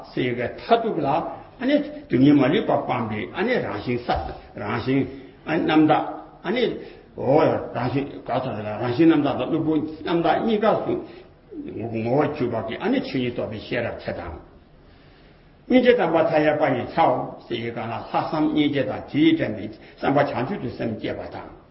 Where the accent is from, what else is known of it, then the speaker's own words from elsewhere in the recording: Northeast China, China; 俺们东北人，东北人天气出去早嘛